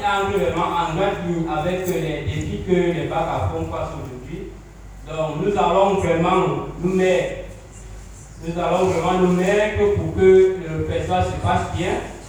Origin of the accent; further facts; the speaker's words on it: Somalomo, East, Cameroon; je suis originaire de Somalomo et d'une part de Bengis.